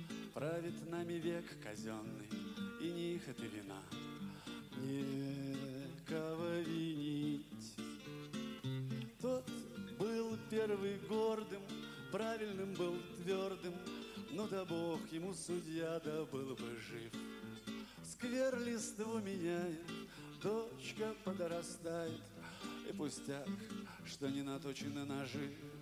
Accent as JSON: {"language": "Russian", "town": "Chelyabinsk", "region": "Chelyabinsk Oblast", "country": "Russia", "tie": "born there", "said": "Но если я уже родился в Челябинске"}